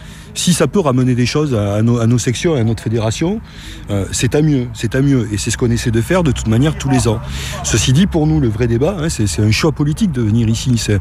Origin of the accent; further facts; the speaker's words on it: Narbonne, Occitanie, France; De Narbonne.